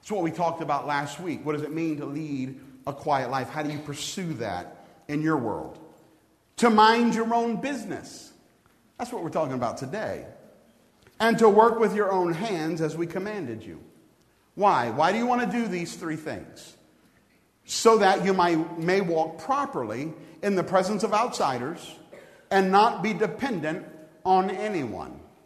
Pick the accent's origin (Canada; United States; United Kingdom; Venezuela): United States; Louisiana; I thought, "Man, we're from Louisiana. We're driving around in Arkansas.